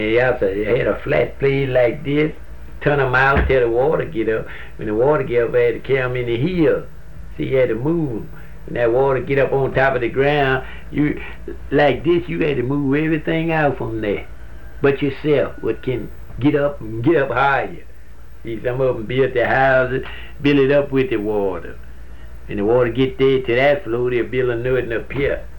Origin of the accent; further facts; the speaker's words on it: Mississippi, United States; Why I was born and raised on Lake Mary.